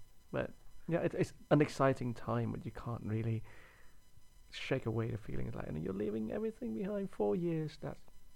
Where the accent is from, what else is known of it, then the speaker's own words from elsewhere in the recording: Vietnam; now in Nottingham, United Kingdom; I'm from Vietnam.